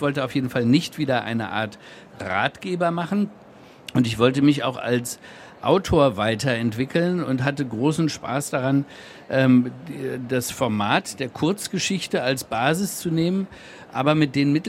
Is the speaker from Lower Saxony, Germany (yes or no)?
yes; Hanover, Lower Saxony, Germany; now in Munich, Germany; ich komme jedes Wochenende komme ich nach Hause und ich bin halt von Hannover nach München gezogen.